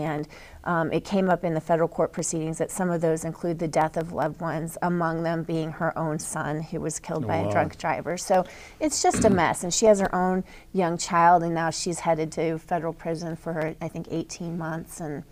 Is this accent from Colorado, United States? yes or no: yes; Colorado, United States; I'm from Colorado, so I've been back for some family visits